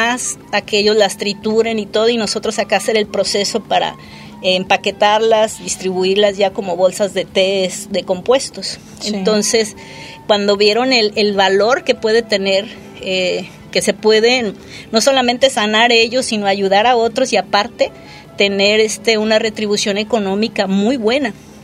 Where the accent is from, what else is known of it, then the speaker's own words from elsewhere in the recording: Arandas, Jalisco, Mexico; Yo soy de Arandas y allá vi cómo por el mezcal se cambió todo